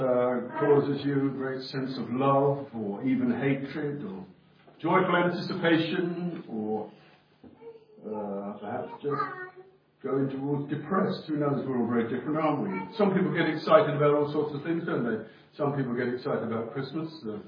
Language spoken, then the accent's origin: English; Watford, East of England, United Kingdom; I come from Watford, so we don't get too emotional about anything from Watford when it comes to a winning team.